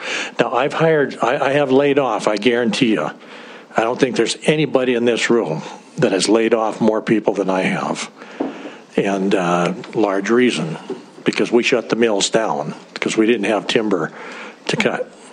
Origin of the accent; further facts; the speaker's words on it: Eureka, California, United States; managed operations up in my hometown of Eureka.